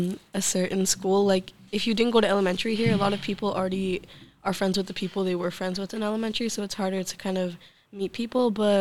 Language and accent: English; India; moved away; I think that moving here, since I moved from India, yeah, the curriculum is different, but I would say the curriculum here is easier.